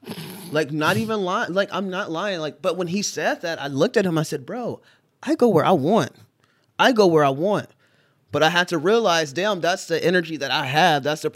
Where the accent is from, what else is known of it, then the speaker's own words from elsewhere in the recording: Ohio, United States; now in Los Angeles, United States; Yes. I come from Ohio.